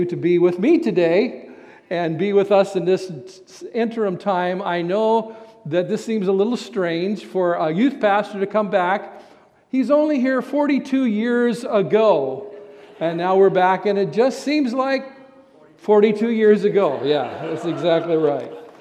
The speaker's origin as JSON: {"language": "English", "town": "Wenatchee", "region": "Washington", "country": "United States", "tie": "born or raised there", "said": "I grew up in Wenatchee, so I'm very familiar with orchards."}